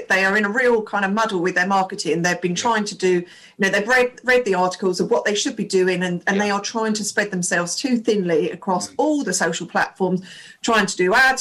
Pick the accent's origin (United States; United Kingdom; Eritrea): United Kingdom; especially I think as British population, we don't like to be too negative.